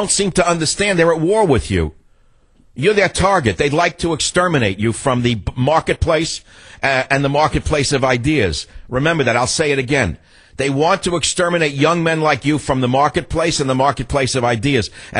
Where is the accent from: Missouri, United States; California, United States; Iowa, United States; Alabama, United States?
California, United States; San Francisco; Now we're going to move across the country to my hometown of, I'm going to try to say it correctly, San Francisco.